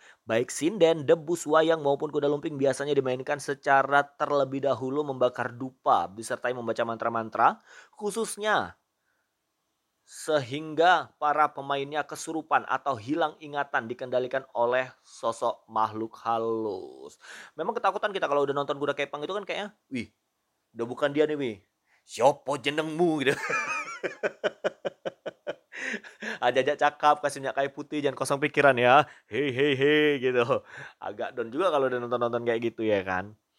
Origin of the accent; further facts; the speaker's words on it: Medan, North Sumatra, Indonesia; Ini logat aku udah Jawa kali kan, ya. Aku memang orang Medan ya, aku orang Medan, tapi ketahuilah bahwasanya suku aku Jawa. Aku puja kesuma ya. Jadi medokku udah oke lah ya.